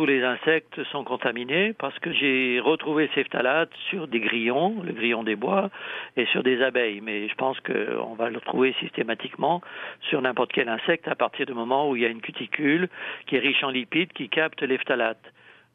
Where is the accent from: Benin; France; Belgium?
Belgium; l'Asius niger, que l'on a partout chez nous, en Belgique aussi.